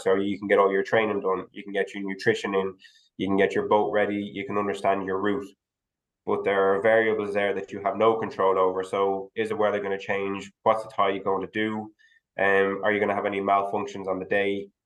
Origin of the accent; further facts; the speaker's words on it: Greystones, Leinster, Ireland; And the progression from there is I grew up in Greystones and would have sailed a lot as a kid.